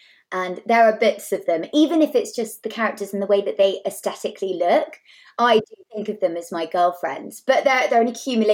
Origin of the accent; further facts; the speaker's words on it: South West England, United Kingdom; 4 young girls who are from Devon, very similar to me. I grew up in South Devon.